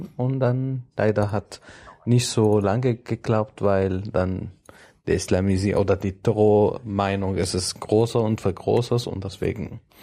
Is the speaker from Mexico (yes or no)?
no; Damascus, Damascus Governorate, Syria; German is a second language; moved away as an adult; Also meine Familie kommt aus Homs. Ich bin in Damaskus geboren und dort aufgewachsen.